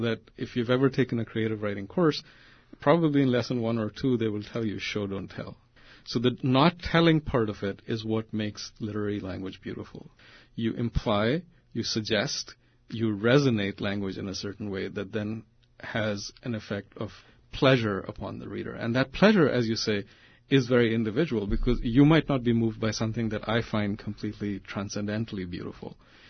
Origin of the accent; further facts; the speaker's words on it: India; I'm from India, and we were the early victims of the corporate impulse